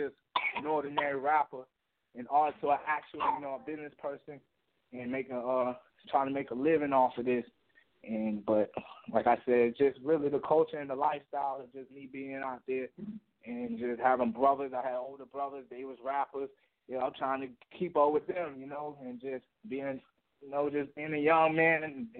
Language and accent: English; Florida, United States; I'm from Florida. I'm right here in Sarasota right now.